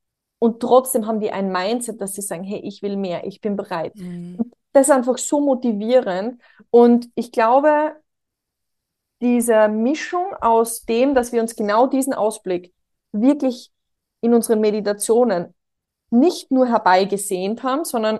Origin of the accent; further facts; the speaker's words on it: Austria; born there; ich bin in Österreich geboren